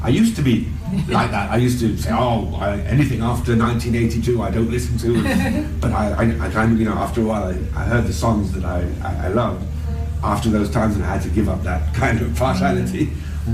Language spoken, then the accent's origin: English; England, United Kingdom; born there; that's the more or less the sort of the time that I was born in England